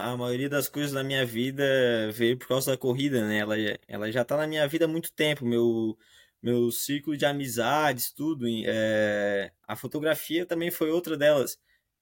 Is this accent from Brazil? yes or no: yes; Imbituba, Santa Catarina, Brazil; Eu sou aqui da região de Garopaba, em Bituba, né? A gente é bem privilegiado quanto à natureza.